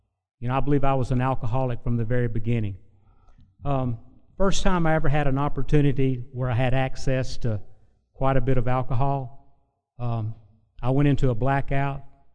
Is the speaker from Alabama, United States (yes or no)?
yes; Birmingham, Alabama, United States; I grew up in Birmingham, Alabama. I was the only child.